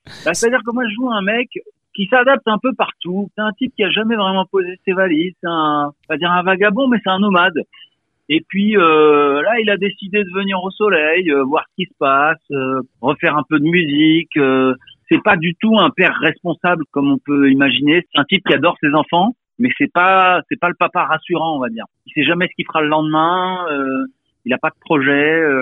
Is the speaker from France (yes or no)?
no; Morocco; j'ai grandi au Maroc, j'ai connu des canicules.